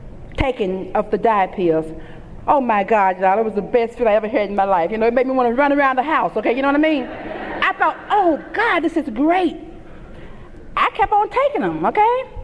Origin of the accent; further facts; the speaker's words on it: Memphis, Tennessee, United States; I grew up in Memphis, Tennessee, and I grew up in that part of the part of the country that was into segregation real heavy when I was growing up as a child.